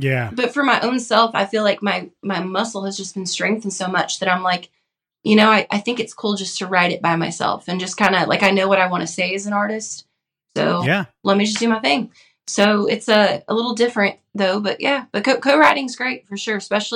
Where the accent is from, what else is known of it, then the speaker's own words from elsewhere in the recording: Bakersfield, California, United States; dude, I'm a kid from Bakersfield.